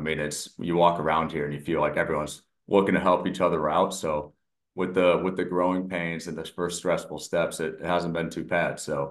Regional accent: West Coast, United States; before I even went to Clemson, I grew up on the West Coast.

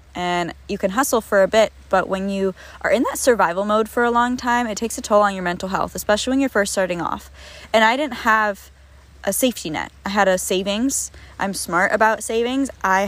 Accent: Naples, Florida, United States; I was in my hometown in the Naples area of Florida, and my rent went from $1,800 a month to $3,200.

